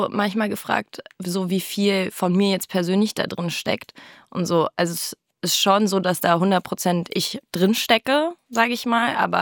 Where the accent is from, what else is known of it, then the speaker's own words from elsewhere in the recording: Berlin, Germany; Tempelhof.